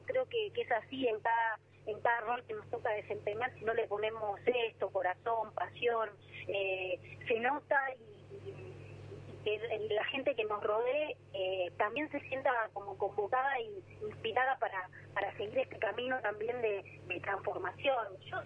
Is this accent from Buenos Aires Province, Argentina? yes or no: yes; Bahía Blanca, Buenos Aires Province, Argentina; born there; Estuvo lindísimo el recorrido de Bahía, que es mi ciudad natal.